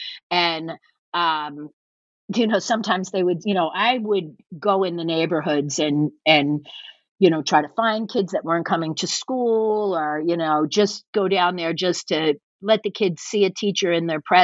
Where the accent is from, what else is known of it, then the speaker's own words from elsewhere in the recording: Philadelphia, Pennsylvania, United States; And the minute he found out that I was from Philadelphia, you know, I'm a 60, you know, soon to be 63 year old white woman